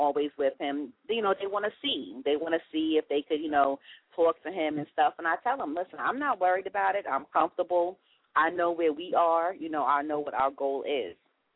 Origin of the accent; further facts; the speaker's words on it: Long Island, New York, United States; it's different for me because I'm from Long Island. He's from the Bronx. So me being a little old, you know, island girl coming into the Bronx